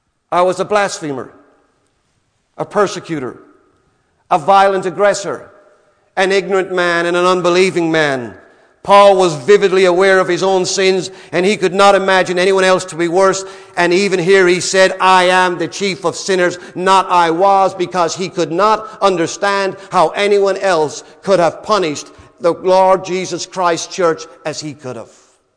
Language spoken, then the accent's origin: English; Ireland; When I was a boy growing up in Ireland, across the soccer fields, there was a canal.